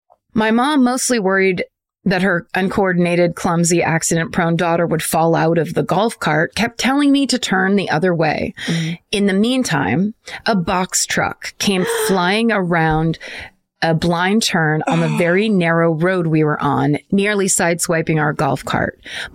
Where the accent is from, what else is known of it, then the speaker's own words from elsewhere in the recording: Put-in Bay, Ohio, United States; I grew up in Put-in Bay, Ohio, a little island in Lake Erie that is mostly known for its bar scene